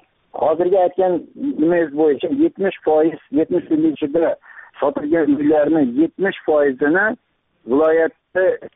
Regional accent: Tashkent, Uzbekistan; Toshkentda tug'ilib o'sganman, o'qishga kirib, Toshkentda o'qishda bitirib, Toshkentda qoldim. Toshkentda kvartira oldim. Ya'ni haligi yosh mutaxassis sifatida hozirgacha meni propiskam Toshkentda.

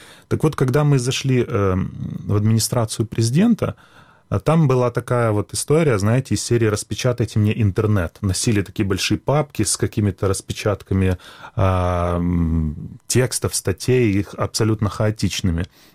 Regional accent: Sevastopol, Crimea, Ukraine; я просто думаю на русском языке. Угу. Поэтому, так как я крымчанин и севастополец, то я, в принципе, даже в школе у нас не было такого предмета, как украинский язык. Да, я абсолютно хорошо его понимаю

